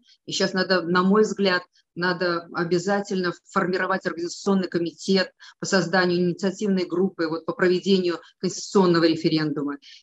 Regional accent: Belarus; Я белоруска.

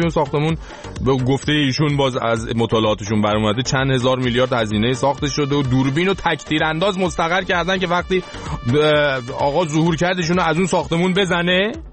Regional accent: Iran; به عنوان یه ایرانی

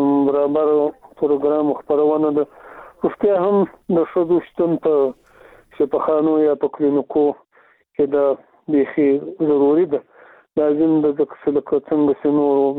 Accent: Afghanistan

